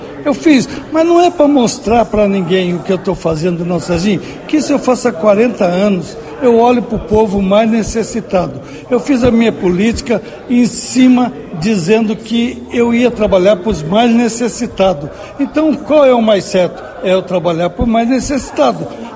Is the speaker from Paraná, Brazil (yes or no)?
yes; Bandeirantes, Paraná, Brazil; Eu nasci em Bandeirantes, nasci e moro aqui até hoje, faz 74 anos que eu estou aqui.